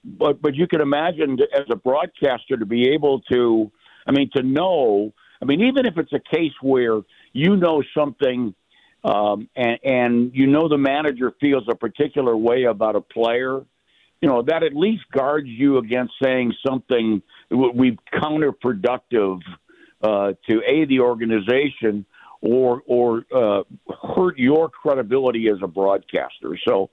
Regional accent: Rochester, New York, United States; I'm from Rochester, New York. Okay. So Cooperstown is only a couple of hours from Rochester. And so for someone like myself who grew up wanting to be a baseball announcer

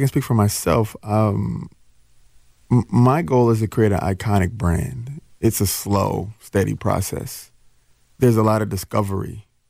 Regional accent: Jackson, Mississippi, United States; born there; I was born in Jackson, Mississippi, but, you know, okay. I've been here for 33 years

